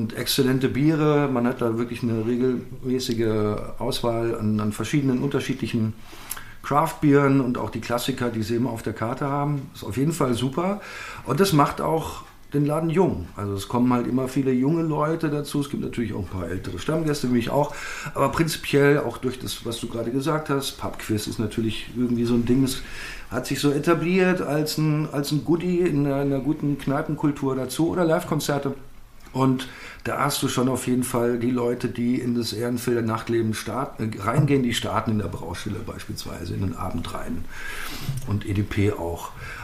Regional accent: Cologne, North Rhine-Westphalia, Germany; ich bin aus Ihrefeld

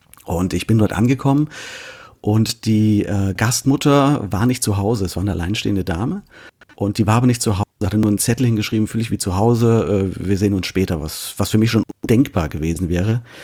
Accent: Künzell, Hesse, Germany; also born or lived in Fulda; Nein, in Fulda geboren und in Künzell aufgewachsen, genau.

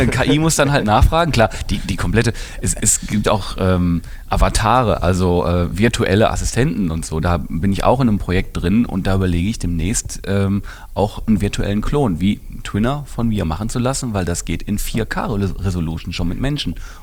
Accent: Essen, North Rhine-Westphalia, Germany; ich als Essener

